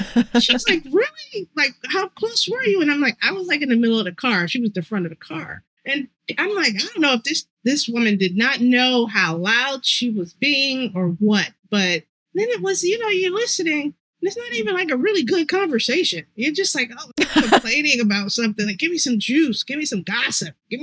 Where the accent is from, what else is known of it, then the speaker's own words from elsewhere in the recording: Ohio, United States; And, you know, I'm from Ohio, so I don't have a country accent.